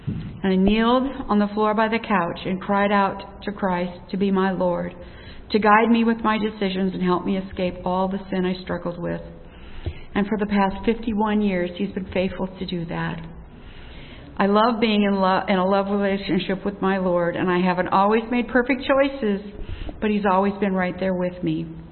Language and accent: English; Dysart, Iowa, United States; I grew up here in Dysart in a home where we went to church every Sunday.